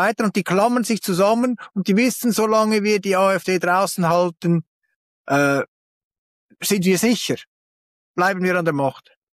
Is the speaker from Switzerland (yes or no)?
yes; Switzerland; als Schweizer